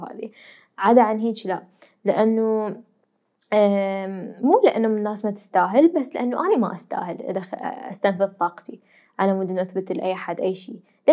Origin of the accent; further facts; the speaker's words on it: Iraq; احنا جايين اثنيناتنا من different backgrounds، وين كنا اثنيناتنا عراقيين وعايشين بنفس البقعة